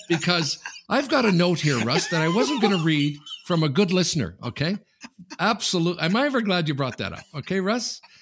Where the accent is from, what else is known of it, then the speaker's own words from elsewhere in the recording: Sudbury, Ontario, Canada; Yes, my hometown, Rusty.